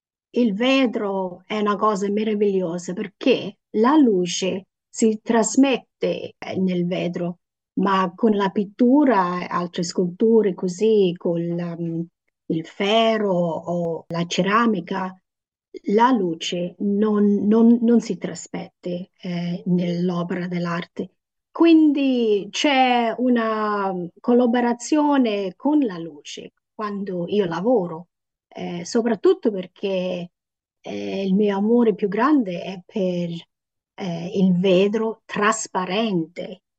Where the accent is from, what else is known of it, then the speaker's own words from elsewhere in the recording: Western Australia, Australia; Italian is a second language; Quindi io vengo dal deserto di Western Australia, però è un deserto che sta sul mare.